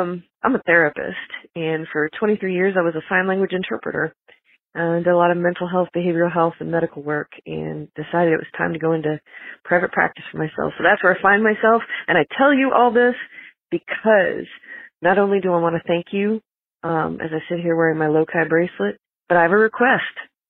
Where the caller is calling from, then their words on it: Kansas City, United States; My pronouns are they, them. I'm calling you from Kansas City.